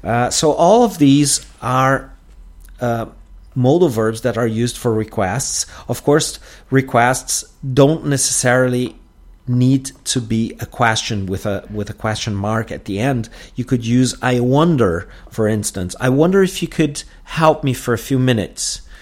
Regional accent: Porto Alegre, Rio Grande do Sul, Brazil; English is a second language

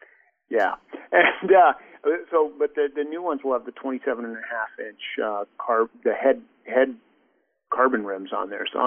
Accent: Alaska, United States; I don't know how to surf because I grew up in Alaska.

